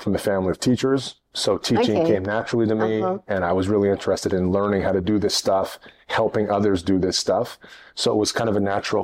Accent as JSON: {"language": "English", "town": "Victoria", "region": "British Columbia", "country": "Canada", "tie": "born or raised there", "also_born_or_lived": "Kamloops", "said": "born in Kamloops, British Columbia, Canada, which is in the interior part of the west coast of Canada, in British Columbia. And my family moved to Victoria on Vancouver Island when I was six, and I was raised there. Left home when I was 17"}